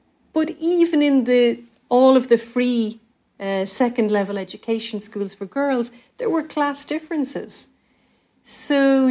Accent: Cork, Munster, Ireland; we're both from Cork City, Mick, and that's a very small, tight-knit community.

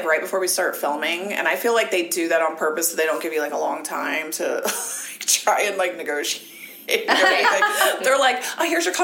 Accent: Ohio, United States; moved away as an adult; now in California, United States; Yeah, and I'm from Ohio, so that's the other thing. It's like I grew up like in the country in Ohio.

